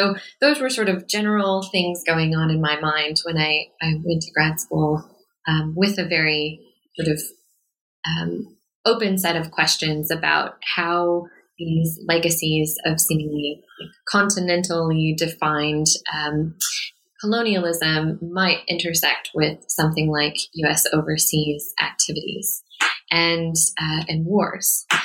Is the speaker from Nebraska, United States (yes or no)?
yes; Nebraska, United States; So I was curious about issues related to my home state and region